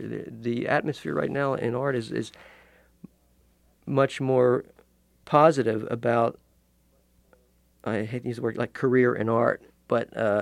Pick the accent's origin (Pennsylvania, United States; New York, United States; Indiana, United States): Pennsylvania, United States; Philadelphia; I grew up in North Philadelphia from then on until I was in art school.